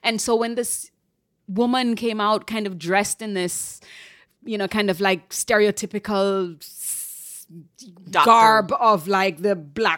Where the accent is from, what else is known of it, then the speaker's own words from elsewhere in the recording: Jamaica; moved away as an adult; now in New York, United States; But in my 20s, I moved here in my 20s from Jamaica.